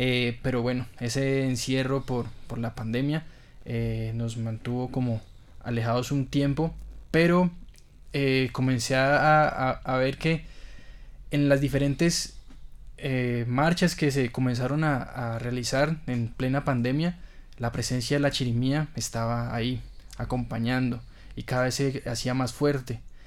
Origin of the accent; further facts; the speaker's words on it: Popayán, Cauca, Colombia; yo soy de acá, de Popayán